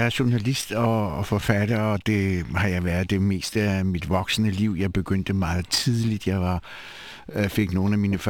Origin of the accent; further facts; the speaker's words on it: Siberia, Russia; now in Denmark; Jeg var født og i Sibirien, hvor mine forældre var blevet deporteret fra min danske mor og min litauiske far.